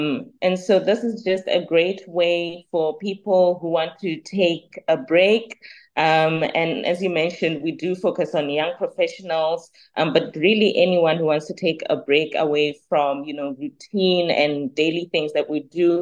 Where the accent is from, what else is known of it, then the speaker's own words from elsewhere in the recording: Limpopo, South Africa; now in Cape Town, South Africa; because I come from Limpopo. I'm originally from Limpopo.